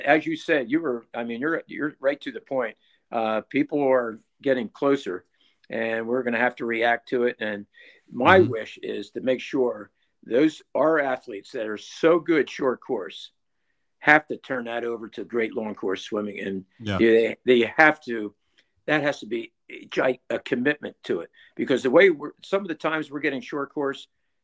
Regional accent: Pennsylvania, United States; I never would have dreamed of when I was, you know, a young swimmer growing up outside of Philadelphia.

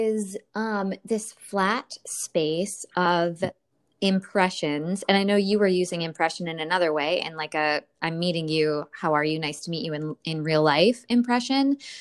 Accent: Pennsylvania, United States; I grew up in Pennsylvania, and I don't know if it's a regional thing

